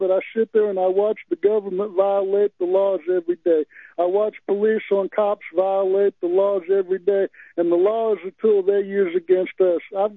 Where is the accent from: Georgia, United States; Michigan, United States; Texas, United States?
Texas, United States; Arlington; Arlington, Texas.